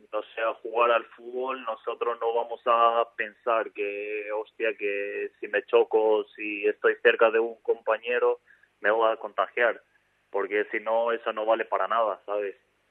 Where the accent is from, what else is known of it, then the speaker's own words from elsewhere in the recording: Albania; Spanish is a second language; now in Spain; tengo familia aquí, tengo familia ahí en Albania y la verdad que me preocupo muchísimo